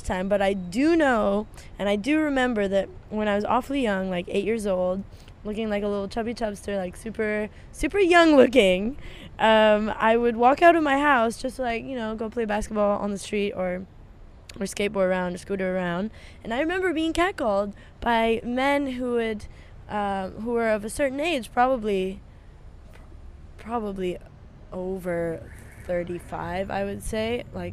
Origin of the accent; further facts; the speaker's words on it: United Arab Emirates; I'm from the United Arab Emirates, also half Lebanese.